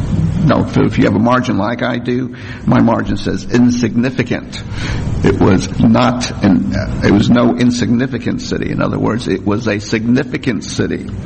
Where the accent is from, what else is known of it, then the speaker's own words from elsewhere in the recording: New Jersey, United States; moved away; well, I'm originally from New Jersey, even though I hadn't lived in New Jersey since 1969. And when I tell people around here that I'm from New Jersey